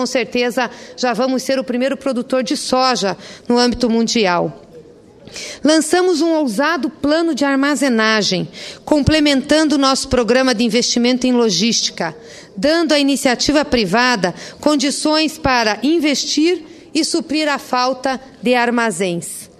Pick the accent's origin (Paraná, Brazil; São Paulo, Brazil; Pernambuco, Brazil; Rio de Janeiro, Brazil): Paraná, Brazil; Como paranaense, um estado agropecuário, produtor importante para a economia brasileira